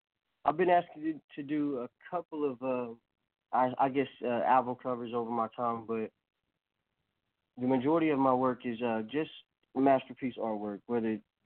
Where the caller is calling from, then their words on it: Evansville, Indiana, United States; I'm calling from Evansville, Indiana.